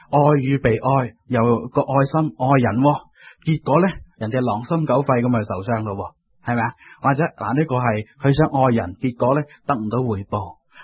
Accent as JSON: {"language": "Cantonese", "country": "Hong Kong", "said": "因为有好多人，特别我哋香港人咧，好注重物质嘅"}